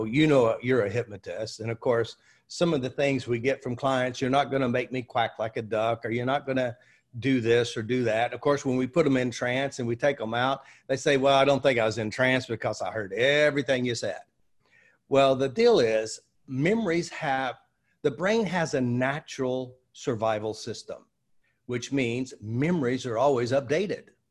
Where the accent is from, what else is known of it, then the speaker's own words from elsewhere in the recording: United States; And of course, I'm from America.